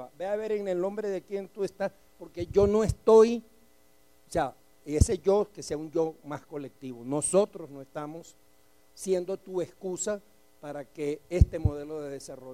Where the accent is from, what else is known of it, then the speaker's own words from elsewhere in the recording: Venezuela; vengo de la República Bolivariana de Venezuela.